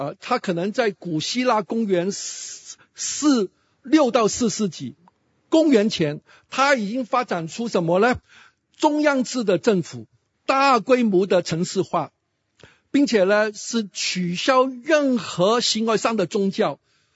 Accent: Hong Kong; 我们香港人从来没有结婚的，我们一直都是同居的。

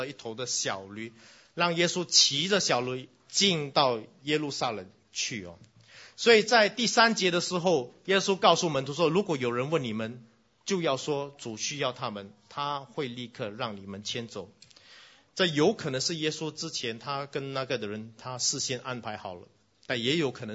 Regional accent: Singapore; 我们新加坡人的话，我们的那个历史比较低一点呢，有点脱节。

